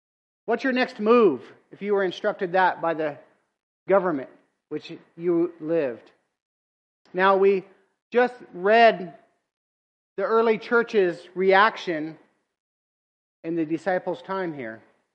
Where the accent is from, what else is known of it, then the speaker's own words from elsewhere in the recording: West Coast, United States; For you East Coast people, I don't know, I'm from the West Coast.